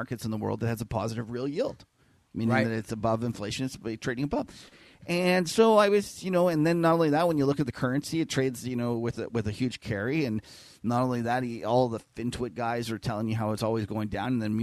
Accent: Canada; I'm a Canadian

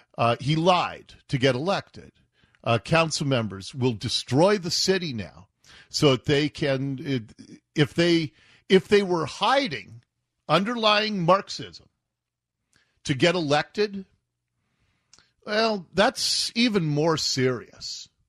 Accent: Seattle, Washington, United States; She grew up in Tacoma. I grew up in Seattle.

